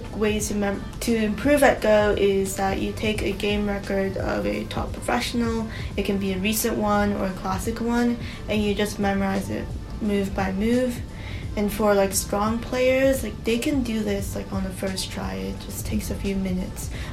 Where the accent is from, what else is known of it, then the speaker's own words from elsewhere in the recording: Ann Arbor, Michigan, United States; I had to return to the United States, and my hometown, Ann Arbor, Michigan, is no like Go hub